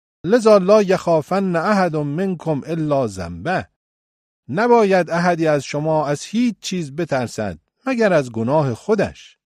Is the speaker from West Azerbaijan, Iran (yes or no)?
no; Mashhad, Razavi Khorasan, Iran; گفتم نه، من اهل مشهدم ولی با تهرانی‌ها هم حجره هستم.